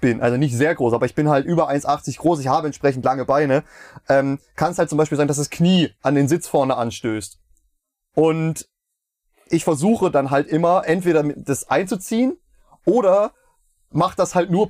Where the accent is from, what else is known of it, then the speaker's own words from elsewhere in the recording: Meiningen, Thuringia, Germany; die Casino-Lichtspiele Meiningen